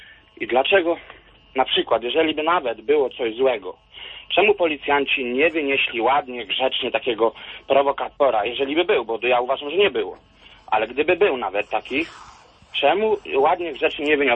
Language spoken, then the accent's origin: Polish; Lesser Poland, Poland; now in United Kingdom; Ja dzwonię akurat, jestem, bo pracuję w Wielkiej Brytanii, ale ja jestem z południowej Polski, z Orawy.